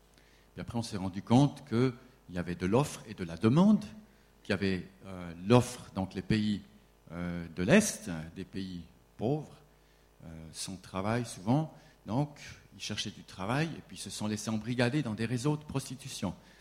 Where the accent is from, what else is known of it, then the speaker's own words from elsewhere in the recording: Sion, Valais, Switzerland; Je viens. J'ai grandi en Valais, à Sion.